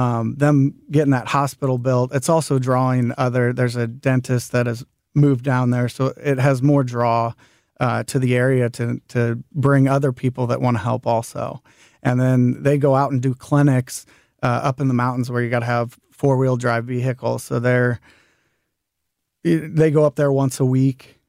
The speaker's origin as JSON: {"language": "English", "town": "Marine", "country": "United States", "tie": "born or raised there", "said": "So growing up in Marine, our neighbors, probably when I was about 15, so this would be 25 years ago"}